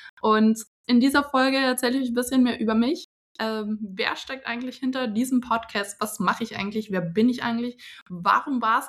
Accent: Regensburg, Bavaria, Germany; Ich bin im Februar geboren und auch ein kleiner Mischling. Bin aber hier aufgewachsen in Deutschland, in meiner Heimatstadt Regensburg. Da wohne ich jetzt tatsächlich aktuell auch gerade wieder, beziehungsweise noch.

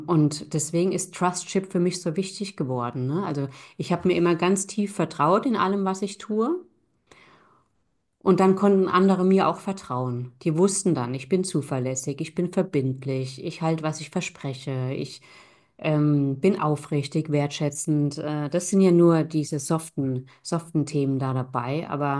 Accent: Rhineland-Palatinate, Germany; accent: Palatinate dialect; moved away as an adult; now in Frankfurt, Germany; musste mein Dialekt so ein bisschen ablegen, weil die mich schnell so als kleine Bäuerin wahrgenommen haben. Ja, der Pfälzer Dialekt kommt ja in Frankfurt jetzt nicht besonders gut an.

